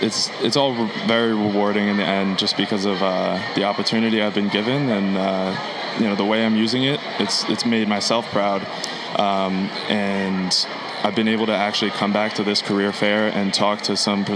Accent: New York, United States; I'm from Long Island.

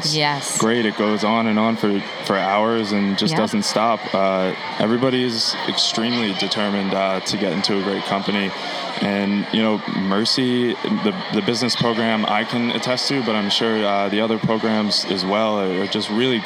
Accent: New York, United States; I'm from Long Island.

